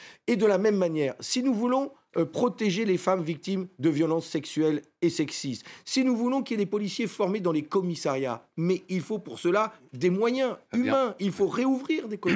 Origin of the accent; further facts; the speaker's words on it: Hauts-de-France, France; Moi, je vis dans mes terres du Nord, je sais d'où je viens, je suis un ch'ti.